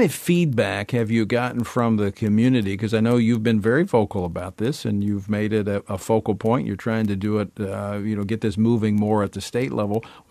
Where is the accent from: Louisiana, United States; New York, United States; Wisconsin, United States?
Louisiana, United States; one sheriff in my home state of Louisiana